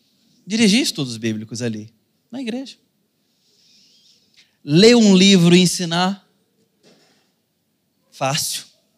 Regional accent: Sonho Verde, Brazil; Eu fui criado aqui no Sonho Verde.

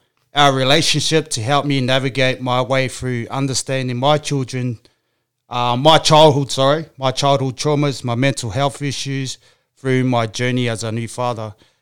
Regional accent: Brisbane, Queensland, Australia; also born or lived in New Zealand; So, I was born in New Zealand. So, I moved over to Australia. I think I was 8 years old. Mm. And I've lived all my life in Brisbane, on the north side of Brisbane.

